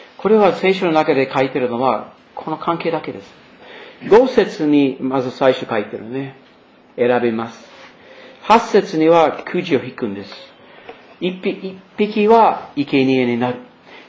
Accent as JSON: {"language": "Japanese", "region": "Maine", "country": "United States", "tie": "born or raised there", "second_language": "Japanese", "said": "あの私のふるさとのメイン州の長い間は上院議員の人はユダヤ系の人でしたね。"}